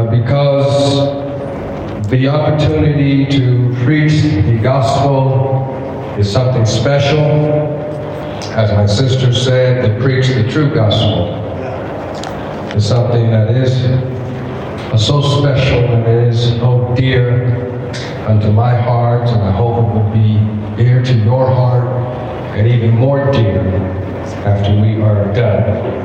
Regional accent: California, United States; now in Nigeria; I'm from the U.S. I'm from California. And I'm here as a missionary and as an evangelist. I've been living in Nigeria for 2 years now.

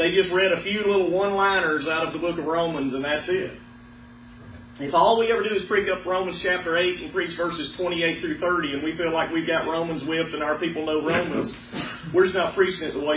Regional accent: Alabama, United States; I'm from Alabama.

